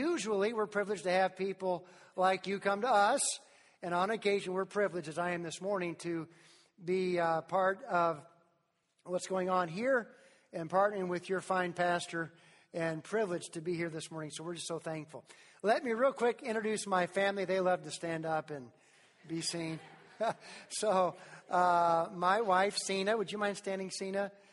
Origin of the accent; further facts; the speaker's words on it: Tennessee, United States; I'm from Tennessee. How many of you have heard of Tennessee? That's where we're from.